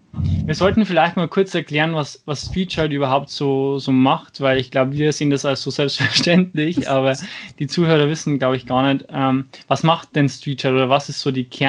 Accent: Schwandorf, Bavaria, Germany; wir sind schon hier aus meiner Heimatstadt, aus Schwandorf und Regensburg, das ist so bei Nürnberg, Münchener Gegend

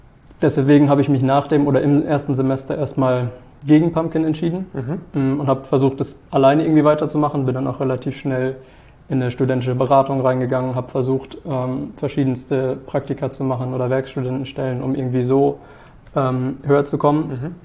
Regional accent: North Rhine-Westphalia, Germany; weil ich mich bewusst quasi gegen meine alte Heimat entschieden hatte. Da hatte ich auch eine Zusage für Wirtschaftspsychologie, quasi in der Nähe von Paderborn.

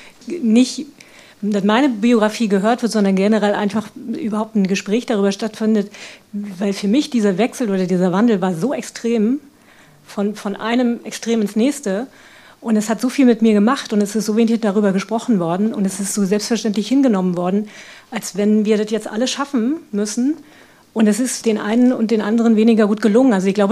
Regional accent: East Germany, Germany; ich komme aus dem Osten

